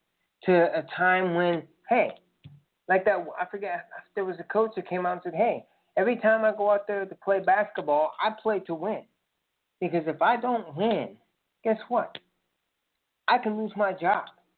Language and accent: English; Kenya; He come from my home country of Kenya, Africa, and to go up to become leader of the free world